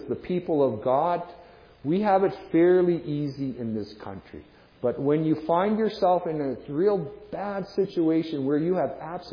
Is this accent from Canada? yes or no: yes; Canada; born there; it's not my fault I was born in Canada